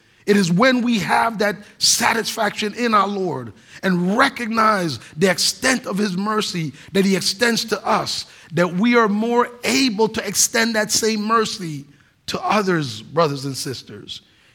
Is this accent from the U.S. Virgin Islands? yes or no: yes; U.S. Virgin Islands; I grew up in the Virgin Islands. All of us, every single person, 99% of us were black.